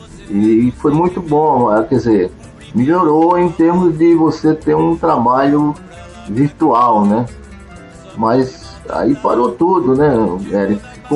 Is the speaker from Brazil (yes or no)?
yes; Porto Calvo, Alagoas, Brazil; also born or lived in Maceió; Olha, rapaz, eu tenho a impressão que essa composição começou em Porto Calvo, né? Minha terra natal.